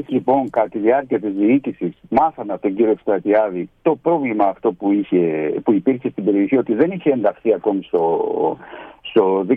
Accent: Kerdyllia, Central Macedonia, Greece; Σκεφτείτε ότι και εγώ που είμαι από τα Κερδίλια και εκεί ήμουν το 2010

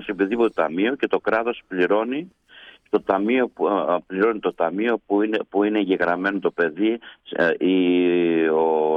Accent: Markiniada, Epirus, Greece; born there; Γεννήθηκα στη Μαρκινιάδα Άρτας. Είναι ένα χωριό πάνω από το Πέτα.

